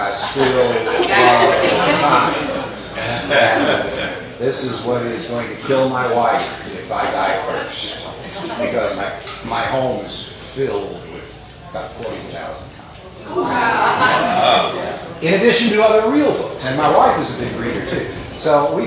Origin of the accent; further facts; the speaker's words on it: Louisville, Kentucky, United States; I'm from Kentucky, of course, but Louisville.